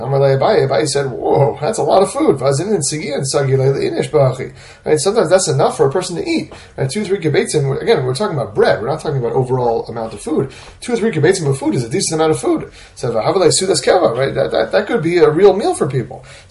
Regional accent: New York, United States; let's say I grew up in New York, very often it's too cold to sleep in the sukkah.

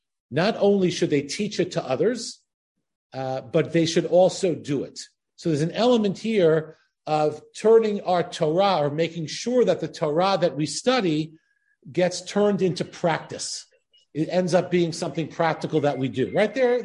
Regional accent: Oceanside, New York, United States; So we grew up in Oceanside, New York, in Long Island, the land of our people.

